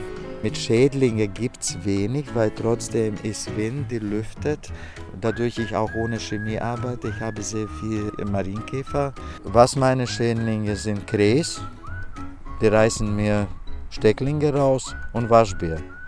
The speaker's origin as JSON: {"language": "German", "country": "Latvia", "tie": "born there", "second_language": "German", "said": "das ist der Ort, wo ich geboren bin im Lettland."}